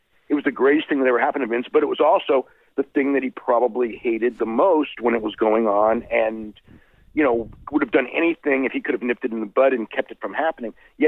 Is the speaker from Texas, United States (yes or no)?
no; San Jose, California, United States; I remember going to a house show in San Jose, my hometown